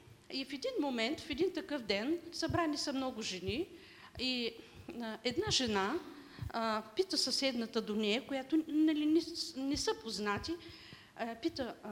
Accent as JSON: {"language": "Bulgarian", "region": "Burgas Province", "country": "Bulgaria", "said": "Значи аз съм от Бургаския край"}